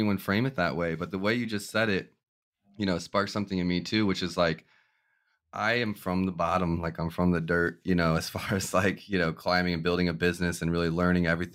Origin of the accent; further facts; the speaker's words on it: Kansas City, United States; moved away; I'm from Kansas City. Like that was a good company to be in. And I moved to Tampa.